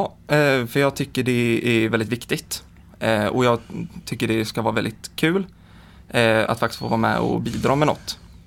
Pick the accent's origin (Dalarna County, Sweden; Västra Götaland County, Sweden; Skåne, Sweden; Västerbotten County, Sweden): Västra Götaland County, Sweden; Gothenburg; Jag är också från Göteborg. Jag bor tillsammans med min sambo i Johanneberg.